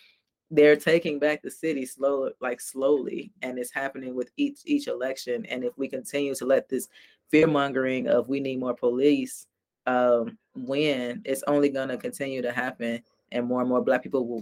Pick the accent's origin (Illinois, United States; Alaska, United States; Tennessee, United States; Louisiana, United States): Illinois, United States; Chicago; From when I was growing up in North Lawndale to today, my neighborhood looks worse, actually.